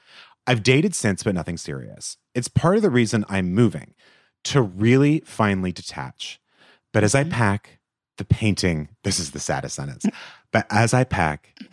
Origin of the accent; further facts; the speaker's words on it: New York City, New York, United States; I'm a New Yorker and I'm finally about to move to a new apartment in the city after 10 years in my current place